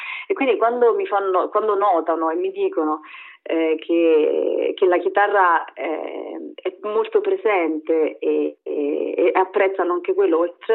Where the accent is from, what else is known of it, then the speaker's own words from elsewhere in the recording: Campobasso, Molise, Italy; Sono molisana, sono nata a Campobasso e quando ero ragazzina io volevo suonare la chitarra